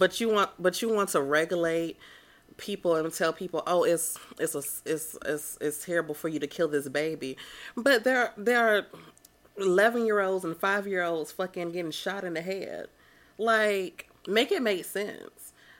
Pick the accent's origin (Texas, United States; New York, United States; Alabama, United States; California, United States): Alabama, United States; especially states like our home state, well, my home state, Alabama